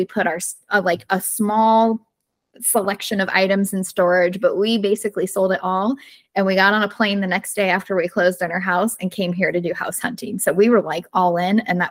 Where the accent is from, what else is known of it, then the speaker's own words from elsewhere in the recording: Florida, United States; Growing up in Florida, I'm a beach gal, and he prefers the mountains.